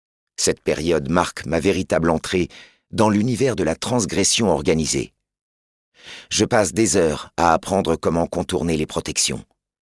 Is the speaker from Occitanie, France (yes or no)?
no; Ris-Orangis, Île-de-France, France; J'ai grandi à Ris-Orangis. Toute ma famille y vit encore aujourd'hui.